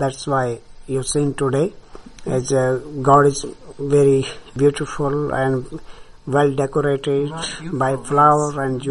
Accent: India; English is a second language; I am From India, I am a Hindu priest. I am minister in the temple.

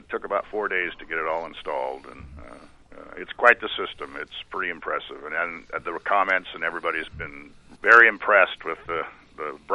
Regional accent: Story City, Iowa, United States; You know, I've been born and raised in Story City. I love Story City, and so it was a no-brainer to do this.

